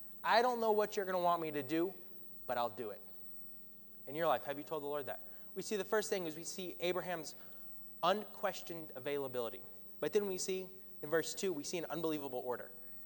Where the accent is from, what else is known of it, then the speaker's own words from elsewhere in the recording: Georgia, United States; I grew up speaking extremely fast. I'm from Georgia where everyone speaks very slowly.